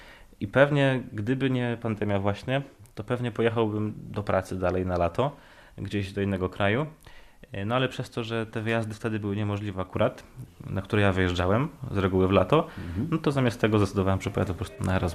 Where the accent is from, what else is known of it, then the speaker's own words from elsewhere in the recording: Rawa Mazowiecka, Łódź Voivodeship, Poland; Ja pochodzę z Rawy Mazowieckiej, to jest 80 km od Warszawy.